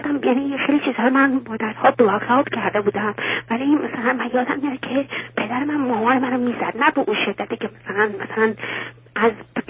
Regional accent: Iran; moved away as an adult; بعد من وقتی 18 سالم بود از ایران آمدم بیرون

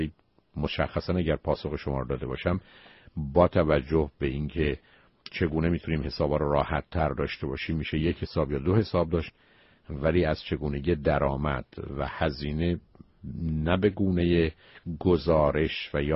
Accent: Iran; moved away; بسیاری از ما که از ایران آمدیم

